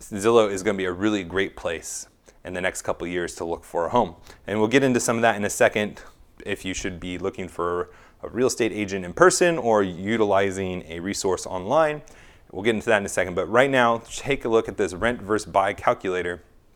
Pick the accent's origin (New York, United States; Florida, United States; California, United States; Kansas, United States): California, United States; Well, I'm from California and I live in Hawaii now